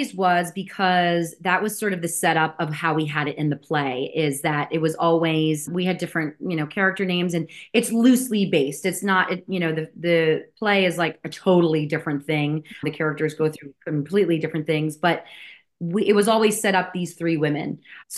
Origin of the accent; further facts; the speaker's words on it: New Jersey, United States; accent: Jersey; I am from the great state of New Jersey.